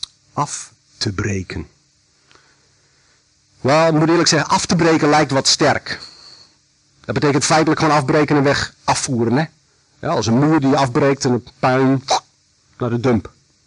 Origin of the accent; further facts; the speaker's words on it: Netherlands; now in Belgium; Weet u dat ik eigenlijk wees ben in Nederland? Als ik daar kom, dan ben ik geen Nederlander meer. En hier ben ik geen Belg en zeker geen Vlaming.